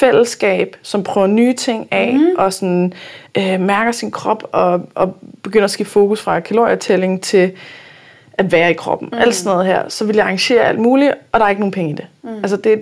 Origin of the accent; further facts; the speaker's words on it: Copenhagen, Capital Region of Denmark, Denmark; det er også fordi, jeg er københavner